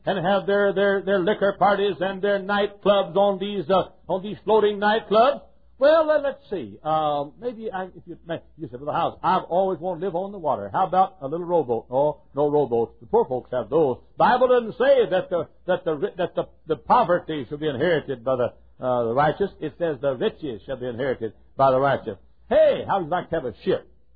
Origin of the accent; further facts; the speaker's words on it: Texas, United States; I myself, growing up in Texas, if I lived in the mountains, I'd be a little stifled.